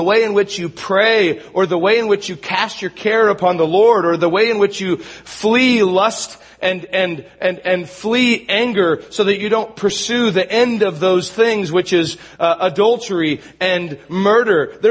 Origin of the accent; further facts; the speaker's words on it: Astoria, Oregon, United States; I grew up in Astoria. I grew up along the coast